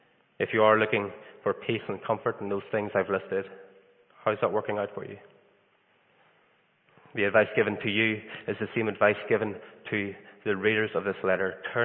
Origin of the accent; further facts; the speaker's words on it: Newry, Northern Ireland, United Kingdom; When I'm back home in Ireland, in my hometown, I'm known as a … I have my father's eyes.